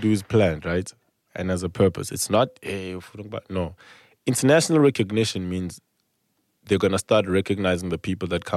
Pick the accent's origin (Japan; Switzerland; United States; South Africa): South Africa; I'm from South Africa. The more South Africa they hear, the more they want to now come see